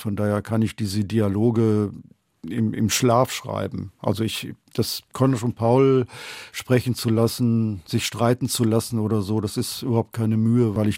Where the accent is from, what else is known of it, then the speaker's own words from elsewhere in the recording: North Rhine-Westphalia, Germany; Weil ich bin aufgewachsen in Ostwestfalen auf dem Dorf und kannte es nicht anders.